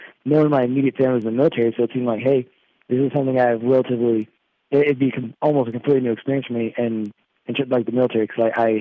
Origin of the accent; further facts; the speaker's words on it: Omaha, Nebraska, United States; Born and raised in Omaha, Nebraska. I lived there until I graduated from high school, and then went to Chicago for 2 years.